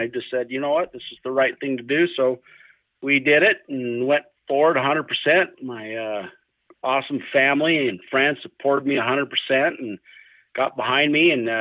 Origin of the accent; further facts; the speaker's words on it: Pleasant View, Utah, United States; I was born and raised in Pleasant View, Utah, and I went to Weber High School there